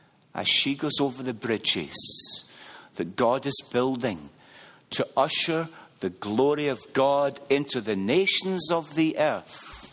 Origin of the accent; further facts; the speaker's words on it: Scotland, United Kingdom; I am a Scotsman